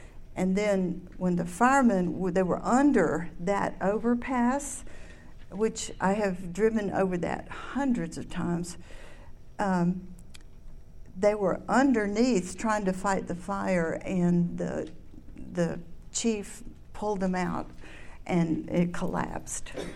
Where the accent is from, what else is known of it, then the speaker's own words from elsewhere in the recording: Atlanta, Georgia, United States; born there; I was born in Atlanta. I'm an only child.